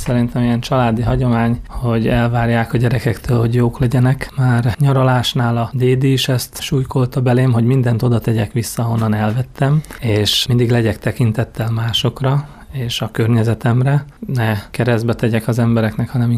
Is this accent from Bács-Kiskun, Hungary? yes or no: yes; Tázlár, Bács-Kiskun, Hungary; also born or lived in Székesfehérvár; 2 hetes koromban viszont ide Tázlára költöztünk haza édesanyám szüleihez, és az kint volt a tanyán. Tehát én a gyermekkoromat a tanyán kezdtem